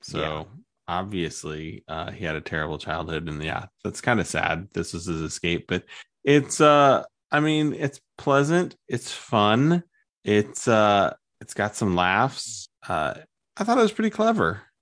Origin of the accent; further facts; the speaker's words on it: Nebraska, United States; I'm from Nebraska. It's Marianne all the way.